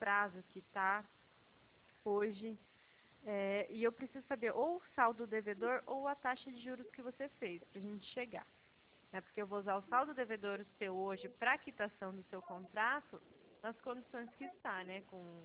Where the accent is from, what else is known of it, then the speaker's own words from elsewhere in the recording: Foz do Iguaçu, Paraná, Brazil; also born or lived in Rondônia; Foz do Iguaçu, tá? Mas é que o DDD ainda tá 69, que eu vim lá de Rondônia.